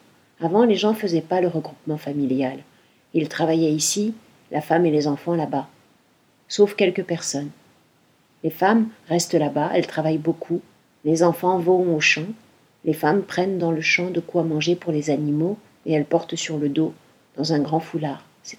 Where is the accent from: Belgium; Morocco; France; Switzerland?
Morocco; born there; Moi, je suis née au Maroc, dans un village à la campagne. Je suis née à la maison.